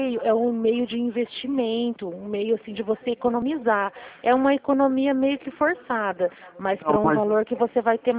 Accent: Flora Rica, São Paulo, Brazil; eu sou de Flora Rica e trabalho aqui em Dracena. Sou de Flora Rica e trabalho aqui em Dracena.

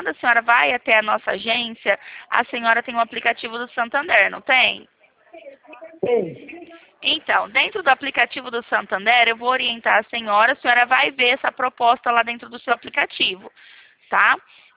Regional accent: São Paulo, Brazil; Eu sou aqui da cidade de São Paulo.

